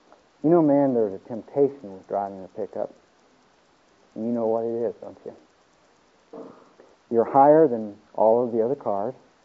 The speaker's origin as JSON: {"language": "English", "town": "Atlanta", "region": "Georgia", "country": "United States", "said": "And I said, I'm from Atlanta, Georgia."}